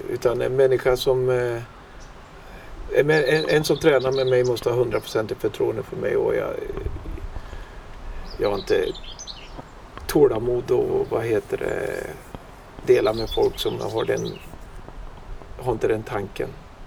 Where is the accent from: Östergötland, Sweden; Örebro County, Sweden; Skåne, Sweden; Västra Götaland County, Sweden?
Östergötland, Sweden; Norrköping; also born or lived in Lilla Ljunga; Jag är född i Norrköping och... Jag växte upp där och jag började faktiskt första klass i Norrköping och andra terminen så flyttade vi ut till en liten by som utanför Mantorp som hette Lilla Ljunga